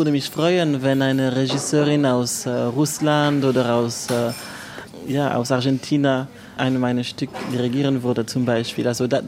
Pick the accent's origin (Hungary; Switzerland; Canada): Switzerland; weil ich komme ja aus der Schweiz, aus der Westen, wie auch immer es heißt.